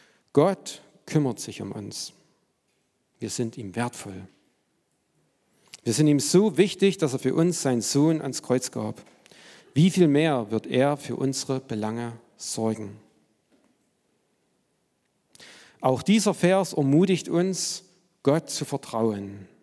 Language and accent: German; East Germany, Germany; Ich bin noch so in DDR-Zeiten aufgewachsen, habe also noch die Schule in der DDR-Zeit gemacht.